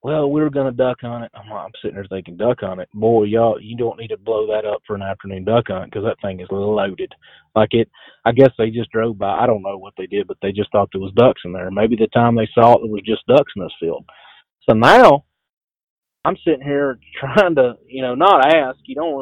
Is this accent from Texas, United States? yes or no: yes; Texas, United States; they hear your accent and where are you from? Well, Southeast Texas.